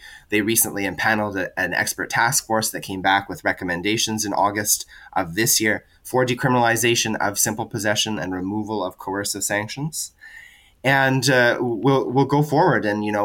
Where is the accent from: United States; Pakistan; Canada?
Canada; Medicine Hat, Alberta; I grew up in Medicine Hat, Alberta, a city that's particularly hard hit by the overdose epidemic.